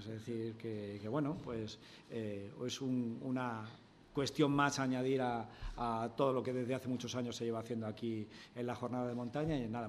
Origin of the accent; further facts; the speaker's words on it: Moralzarzal, Community of Madrid, Spain; Le dijimos, bueno, pues os vais a fastidiar un poco, somos de Moralzarzal.